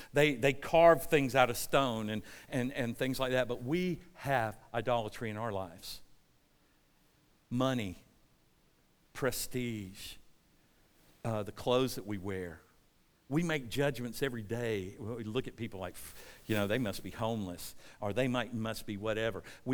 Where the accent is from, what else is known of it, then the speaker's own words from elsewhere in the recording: Forest Park, Georgia, United States; I grew up in Forest Park, went to Forest Park High School, and my best friends went to Jonesboro.